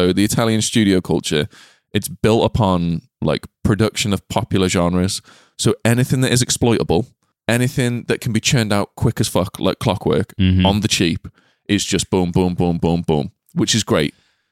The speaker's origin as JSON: {"language": "English", "country": "United Kingdom", "said": "We're British, so when we go abroad, if someone doesn't understand what we're saying, we just say it 1 decibel louder"}